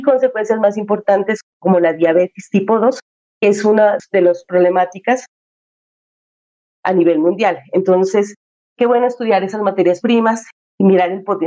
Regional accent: Nariño, Colombia; yo soy de origen, soy de Nariño, un departamento netamente rural.

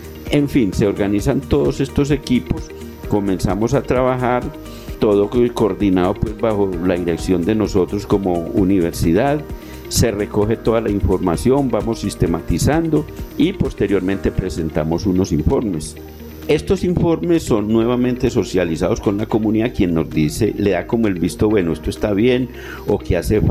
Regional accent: Pueblo Rico, Risaralda, Colombia; recuperar la historia y la memoria cultural de mi tierra natal, de Pueblo Rico.

